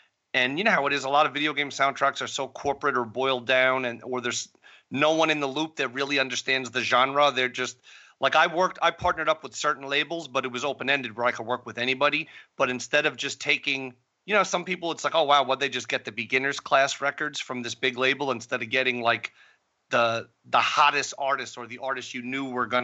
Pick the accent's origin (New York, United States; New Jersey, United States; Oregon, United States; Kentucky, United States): New York, United States; Queens; You know, like growing up in New York. I grew up in Queens, New York